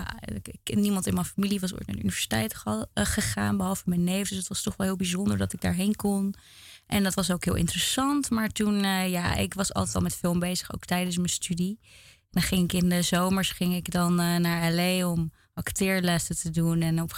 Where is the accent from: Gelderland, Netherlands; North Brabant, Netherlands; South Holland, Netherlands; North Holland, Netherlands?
North Holland, Netherlands; Grotebroek; Ik kom uit Grotebroek.